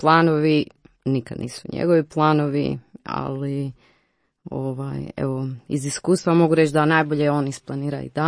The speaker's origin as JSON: {"language": "Croatian", "town": "Zagreb", "region": "Zagreb County", "country": "Croatia", "tie": "born or raised there", "said": "Ja sam iz Zagreba, odrasla sam tu, evo, blizu Radio Marije, u posljemenskoj zoni"}